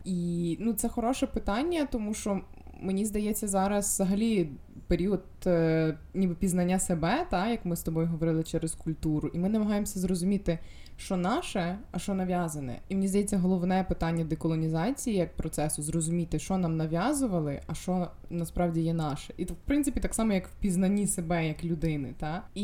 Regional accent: Galicia, Ukraine; А в мене ж культура, якщо ми не беремо якусь конотацію мистецьку, а я з Галичини, так?

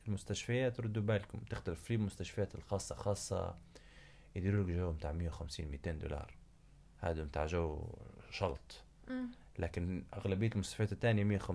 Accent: Libya; احنا كليبيين أجانب، ما فيش حاجة فري

